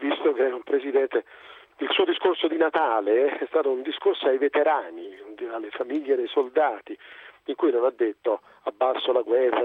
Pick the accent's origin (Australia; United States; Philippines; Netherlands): United States; Italian is a second language; io sono americano, gli americani possono trattare anche col terrorista